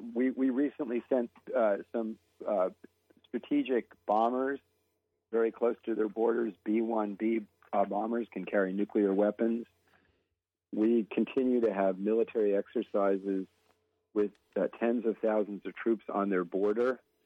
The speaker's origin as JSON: {"language": "English", "country": "United States", "said": "No, I was speaking as an American."}